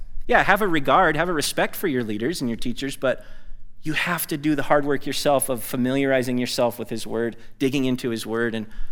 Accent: United States; just as an American trained in general

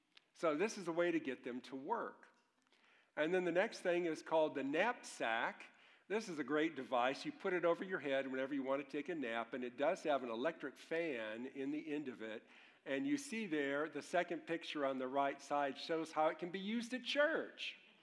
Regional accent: Louisville, Kentucky, United States; I'm from Louisville, and our hometown newspaper is the Courier-Journal.

